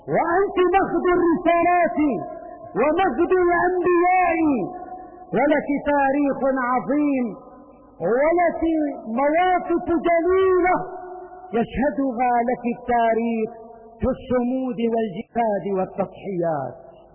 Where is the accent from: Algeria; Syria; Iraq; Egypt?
Syria; نحن كسوريين نعاقب اليوم بحصار اقتصادي مخيف وفظيع